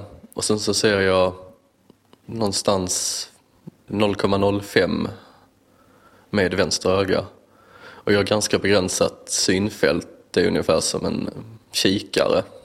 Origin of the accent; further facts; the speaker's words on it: Kristianstad, Skåne, Sweden; accent: Scanian; also born or lived in Simrishamn / Lund / Svedala / Malmö; now in Norrköping, Sweden; Jag kommer här från Skåne. Jag är född i Kristianstad och jag har bott i Simrishamn, Lund, Svedala, Malmö. Men sen 2006 så bor jag i Östergötland. Först i Linköping och nu i Norrköping.